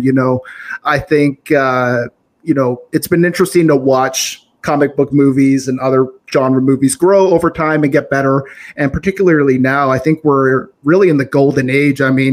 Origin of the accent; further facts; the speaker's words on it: Vancouver, British Columbia, Canada; Vancouver, British Columbia. I guess western coast of Canada. Very beautiful city.